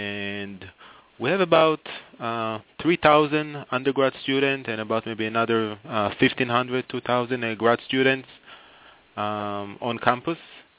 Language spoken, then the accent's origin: English; Israel; moved away as an adult; now in Miami, United States; Well, I'm originally from Israel, but, you know, came to the U.S. to play college tennis